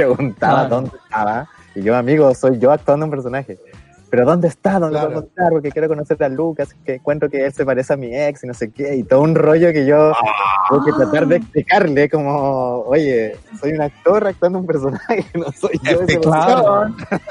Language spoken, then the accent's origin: Spanish; Valdivia, Los Ríos, Chile; Soy de Valdivia y estoy en Valdivia ahora.